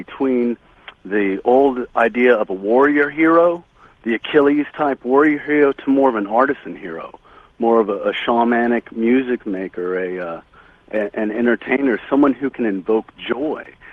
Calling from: Cliff Village, Missouri, United States

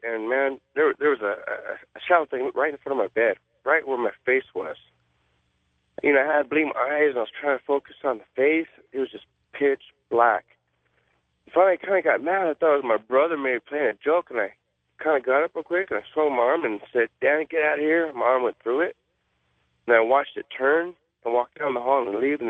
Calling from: Norwalk, California, United States; Hi, I'm calling from Norwalk, California

